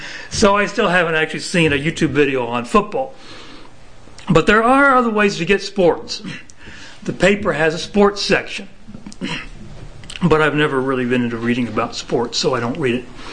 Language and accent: English; Midwest, United States; also born or lived in Maine; Now, I grew up in the Midwest, and they didn't even know about hockey back when I was growing up. It wasn't until we moved to Maine that I was exposed to it.